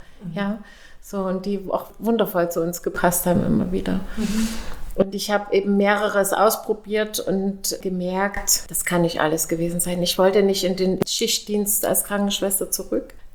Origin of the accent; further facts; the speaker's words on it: East Germany, Germany; Ich komme ja aus dem Osten, ja, wie gesagt.